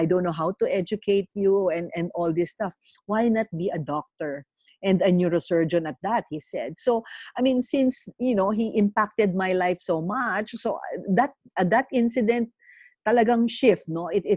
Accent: Manila, Metro Manila, Philippines; Actually, I was raised and born in Manila, although my father is from Nueva Ecija and my mom is from Parañaque.

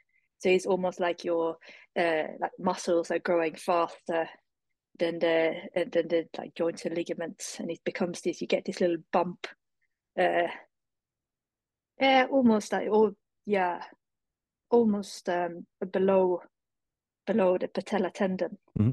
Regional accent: Sweden; Sweden, small little village in Sweden.

